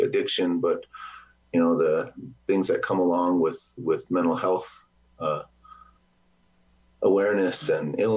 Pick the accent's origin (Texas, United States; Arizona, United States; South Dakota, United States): South Dakota, United States; Lower Brule Reservation; now in Mission, United States; And me as a little boy from growing up on the Lower Brule Reservation to where I am now. You know, I'm back on the reservation now.